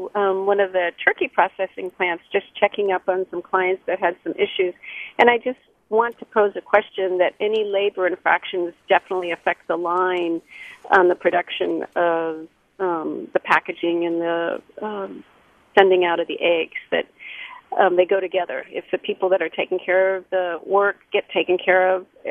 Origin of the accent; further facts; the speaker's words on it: Petaluma, California, United States; I'm from Petaluma, which was once the chicken capital of the world.